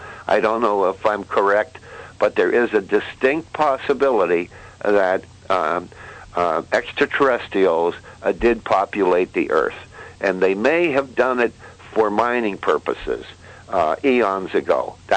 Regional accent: Shenandoah, Pennsylvania, United States; I'm in Shenandoah, my hometown here

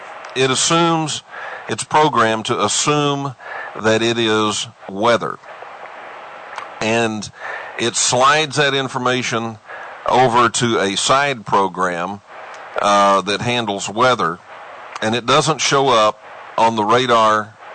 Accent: Texas, United States; Look, I was raised in Texas, and so I'm going to use a phrase that you're going to be familiar with.

